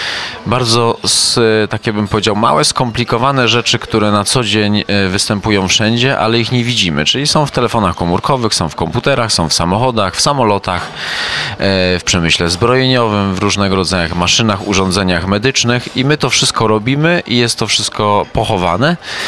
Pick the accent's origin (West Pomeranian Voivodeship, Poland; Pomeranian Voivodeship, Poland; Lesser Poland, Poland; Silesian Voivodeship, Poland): Silesian Voivodeship, Poland; Gliwice; Jestem z Gliwicy, kończyłem szkołę zarządzania w Katowicach.